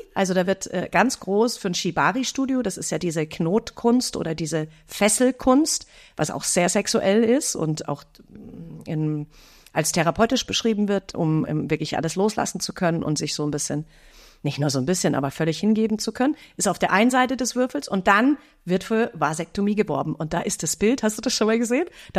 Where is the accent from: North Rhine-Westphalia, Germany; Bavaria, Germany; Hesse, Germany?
Bavaria, Germany; Fürstenfeldbruck; ich komme ja aus München ursprünglich oder aus Fürstenfeldbruck besser gesagt.